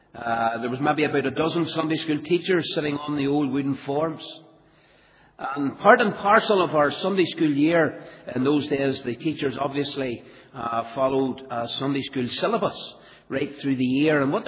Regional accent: Belfast, Northern Ireland, United Kingdom; I come from East Belfast. You know I'm not from Ballymena by my accent. I come from the East, and I came from a little street called Templemore Street that runs from the Albert Bridge Road right through to the Bearsbridge Road.

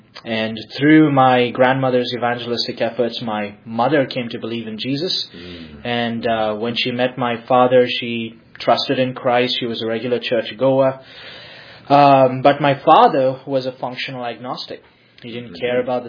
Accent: Bengaluru, Karnataka, India; I'm from Bangalore City. I was born and brought up there.

